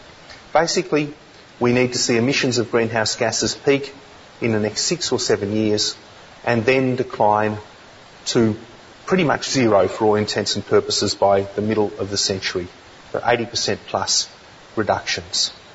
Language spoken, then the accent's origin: English; Australia; I was thoroughly ashamed of being Australian.